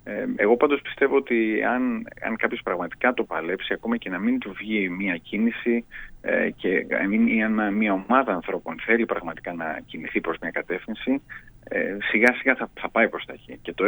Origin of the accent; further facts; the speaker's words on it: Heraklion, Crete, Greece; Εγώ κατάγομαι από το Ηράκλειο και υπάρχει ένα αντίστοιχο πρόβλημα εκεί.